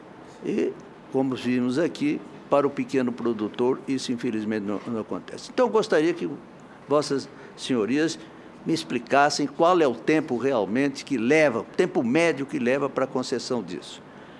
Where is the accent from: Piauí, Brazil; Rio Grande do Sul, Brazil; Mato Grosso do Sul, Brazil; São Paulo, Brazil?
Mato Grosso do Sul, Brazil; eu sou de Mato Grosso do Sul, estado eminentemente agrícola, e que tem uma família de agricultores, pequenos agricultores, imensa